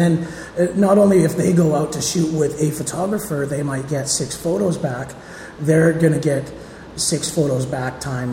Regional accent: Canada; You can find me at … you can find Brad

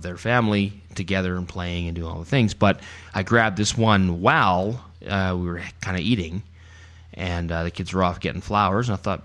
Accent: Canada; because we're Canadian, we don't have states, we have provinces

